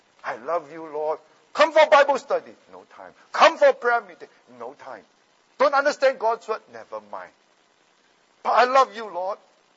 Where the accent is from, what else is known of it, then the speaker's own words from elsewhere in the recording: Australia; So when you go to Kenya as an Australian